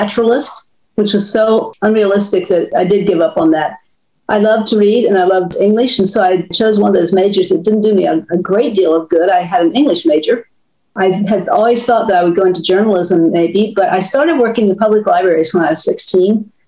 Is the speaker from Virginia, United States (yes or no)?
yes; Virginia, United States; Well, we lived in the country. There was a big pond across the road from us, so we went swimming every day.